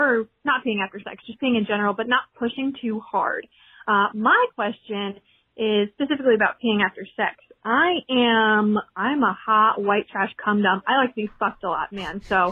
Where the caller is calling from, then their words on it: Texas, United States; I am mommy calling from Texas.